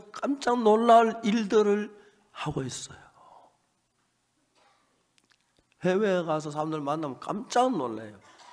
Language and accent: Korean; Seonsan, North Gyeongsang, South Korea; 제 고향 선산을 너무 잘 아는 거예요.